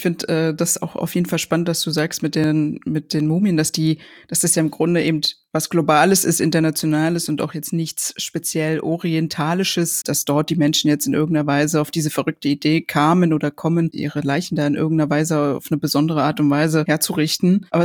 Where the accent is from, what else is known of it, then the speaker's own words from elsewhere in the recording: Berlin, Germany; als Berlinerin